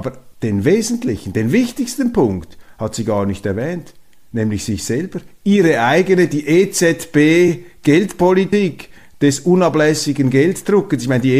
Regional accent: Switzerland; Und daraus lernen wir als Schweizer, dass eben die Neutralität am richtigen Ort eingesetzt, politisch, staatlich, ein Überlebensrezept allererster Güte ist.

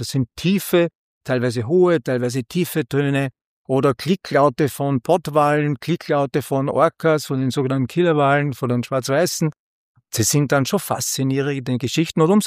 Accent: Gramastetten, Upper Austria, Austria; ich komme aus Grammerstetten. Das ist nicht so weit weg von Linz.

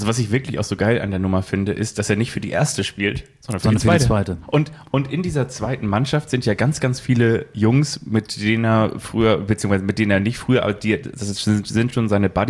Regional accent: Molfsee, Schleswig-Holstein, Germany; ich habe in Molfsee früher auch Fußball gespielt und kenne da jeden Rasen

